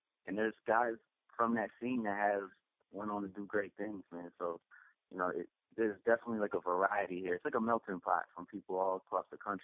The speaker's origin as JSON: {"language": "English", "town": "York", "region": "Pennsylvania", "country": "United States", "tie": "born or raised there", "also_born_or_lived": "California", "lives_now": "Atlanta, United States", "said": "I was born in California. I was raised the majority of my life in York, Pennsylvania. And that's, where my upbringing occurred."}